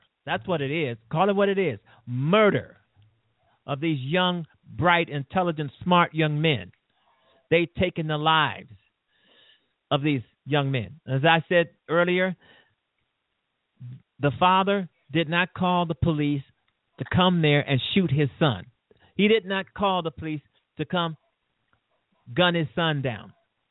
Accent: Chicago, Illinois, United States; It truly is totally embarrassing. I'm kind of afraid to say I'm from Chicago.

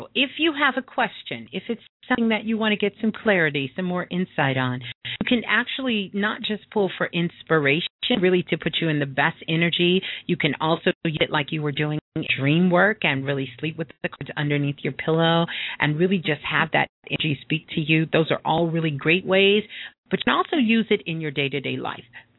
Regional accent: Brooklyn, New York, United States; born there; Brooklyn, that's where I was born.

